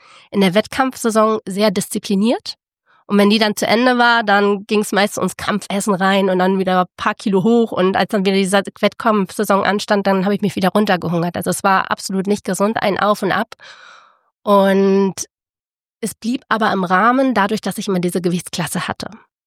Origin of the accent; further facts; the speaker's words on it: Lübeck, Schleswig-Holstein, Germany; moved away as an adult; now in Stuttgart, Germany; ich komme eigentlich aus dem Norden, aus Lübeck